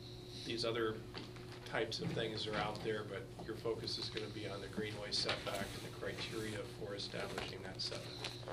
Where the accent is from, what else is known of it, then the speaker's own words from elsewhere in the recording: Oregon, United States; Just a little background. I grew up in Oregon.